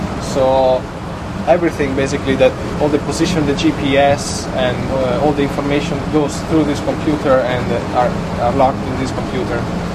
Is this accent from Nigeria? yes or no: no; Italy; English is a second language; now in Ireland; I'm from Italy, and I was working as a hydrographer before.